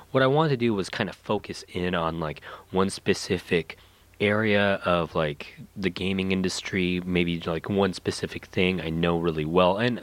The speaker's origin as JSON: {"language": "English", "country": "United States", "said": "you know, I'm from the States, so I didn't have a WonderSwan growing up."}